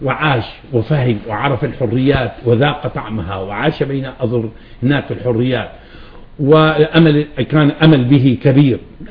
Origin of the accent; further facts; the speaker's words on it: Syria; يعني قد الناس تظن أن عندنا في سوريا